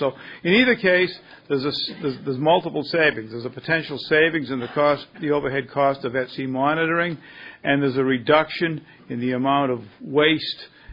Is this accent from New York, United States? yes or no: no; Scituate, Massachusetts, United States; For the record … from Scituate, Mass.